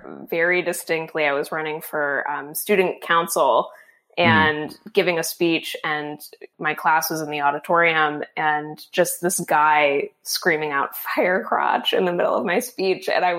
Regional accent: Florida, United States; But growing up in Florida, I think what was interesting for me is that I, you know, like a lot of redheads, I have pale skin.

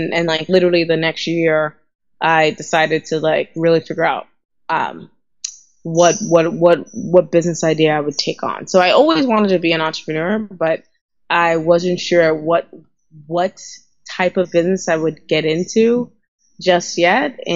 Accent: Nigeria; now in United States; It's so interesting because I feel my identity as an African woman, as a Nigerian woman, is so different from my identity as just a Black woman in America, right?

